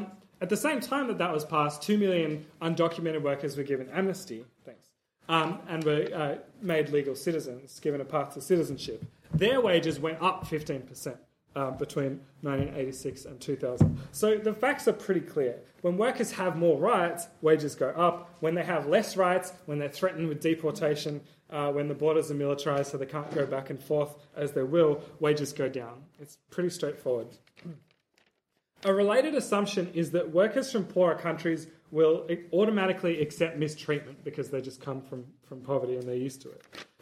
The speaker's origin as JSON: {"language": "English", "town": "Perth", "region": "Western Australia", "country": "Australia", "tie": "born or raised there", "said": "it relates to my hometown in Perth."}